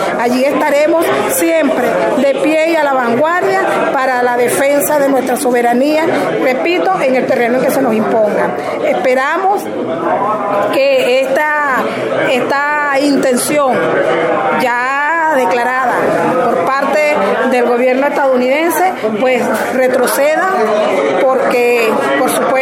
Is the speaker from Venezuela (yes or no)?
yes; Venezuela; ese ataque imperial del que ahora sin ningún tipo de disimulo estamos siendo objeto los venezolanos y las venezolanas